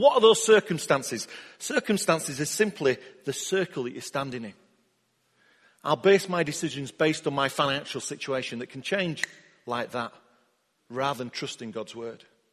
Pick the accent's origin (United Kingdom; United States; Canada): United Kingdom; Yorkshire and the Humber; I'm a Yorkshire lad. I'm going to be blunt.